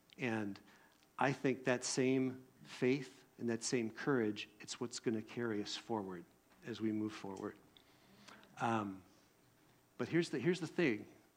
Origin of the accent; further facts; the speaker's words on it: Wisconsin, United States; born there; this place reminds me of the place I was born in Wisconsin, you know, the happy neighborhood place, you know, that I lived and all that kind of stuff.